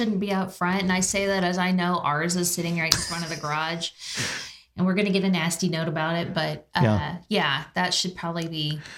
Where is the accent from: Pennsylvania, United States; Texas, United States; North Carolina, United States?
Texas, United States; I'm from Texas, and that's a huge thing down there.